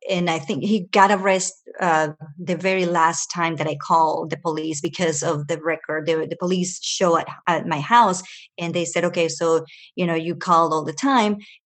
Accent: Venezuela; also born or lived in Ecuador; me, myself, coming from Latin American countries, because I was born in Ecuador and raised in Venezuela.

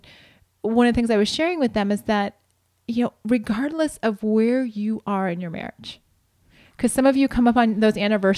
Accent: Montana, United States; We're from Montana, and yes, sparsely populated, in quotation marks, is very true about this area

